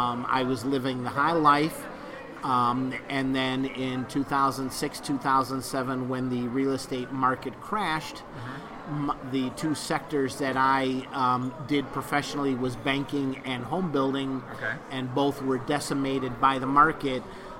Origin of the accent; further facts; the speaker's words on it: Chicago, Illinois, United States; moved away as an adult; now in Cape Coral, United States; Originally, I'm from Chicago, Illinois.